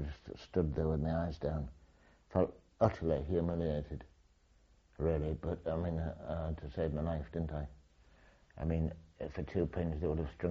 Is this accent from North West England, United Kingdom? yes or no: no; Hull, Yorkshire and the Humber, United Kingdom; I was not giving him any secrets to tell him that I came from Hull.